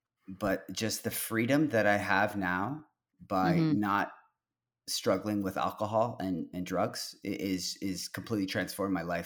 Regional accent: Ontario, Canada; it's I grew up in just outside of Toronto.

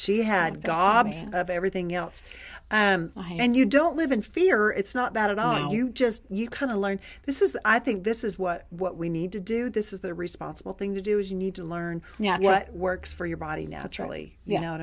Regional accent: the South, United States; I mean, I'm from the South. I should know.

